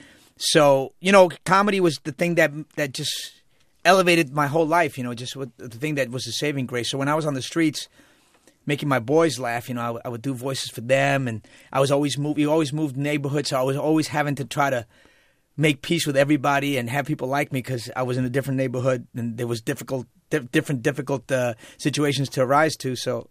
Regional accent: Queens, New York, United States; And growing up in Queens was interesting because especially Jackson Heights, it was like the biggest melting pot in the world at one time.

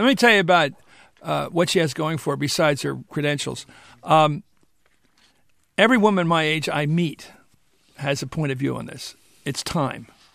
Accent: Philadelphia, Pennsylvania, United States; You go to my hometown of Philadelphia, 85% for Obama.

